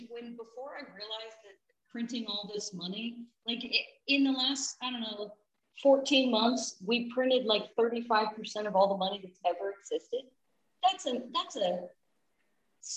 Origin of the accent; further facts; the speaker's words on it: Kansas, United States; I grew up in Kansas with a lot of conservatives everywhere I went